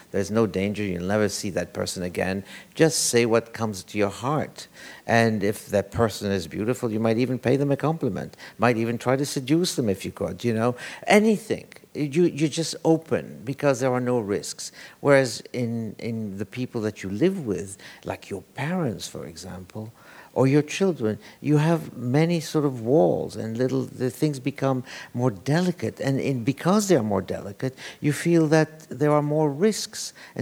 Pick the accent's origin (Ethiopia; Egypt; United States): Egypt; I have transposed everything about that I loved about Egypt, that I grew up with in Egypt